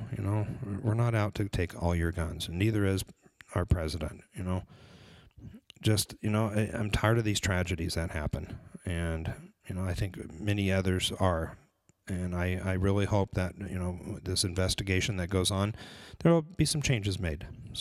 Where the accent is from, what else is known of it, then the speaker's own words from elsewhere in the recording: California, United States; I remember a store called that growing up in California, in Southern California.